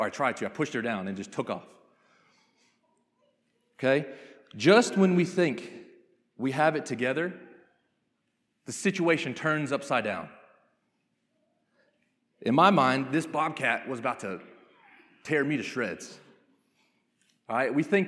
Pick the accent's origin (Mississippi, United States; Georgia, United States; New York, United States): Georgia, United States; Atlanta; You know, I'm from Atlanta, Georgia. I'm like, I don't know.